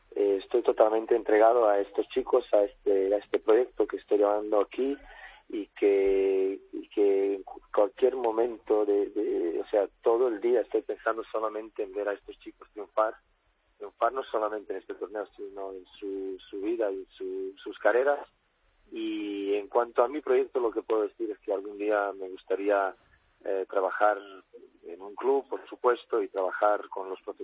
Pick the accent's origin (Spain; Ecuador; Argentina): Spain; España es mi país, es donde vive donde nacieron mis hijos y donde sigue viviendo mi familia, mi mujer y mis hijos.